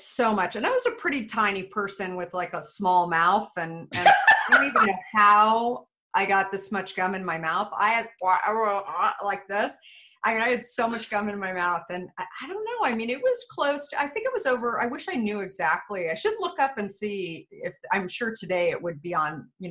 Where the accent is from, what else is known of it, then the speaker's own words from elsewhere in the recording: Phoenix, Arizona, United States; also born or lived in Scottsdale; I grew up in Phoenix, Scottsdale area, and it was at the local mall.